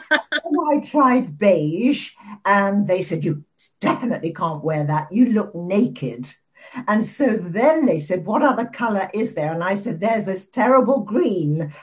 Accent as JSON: {"language": "English", "region": "South West England", "country": "United Kingdom", "tie": "born or raised there", "said": "Well, I was born and bred in the West Country in Somerset, and I had brothers and boy cousins."}